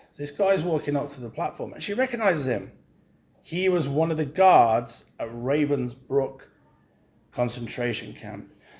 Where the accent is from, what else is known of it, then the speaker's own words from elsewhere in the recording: Coventry, West Midlands, United Kingdom; I started going to this Pentecostal church in Coventry. I was born and raised in Coventry